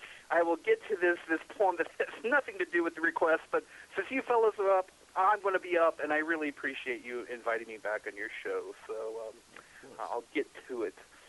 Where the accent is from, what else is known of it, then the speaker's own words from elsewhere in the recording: Kentucky, United States; Maybe I'm really technologically, backward. I'm from Kentucky.